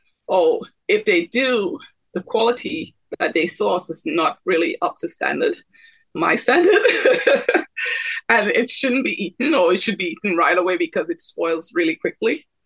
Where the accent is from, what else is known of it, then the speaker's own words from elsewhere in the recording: Trinidad & Tobago; I think growing up in Trinidad, my grandparents were farmers.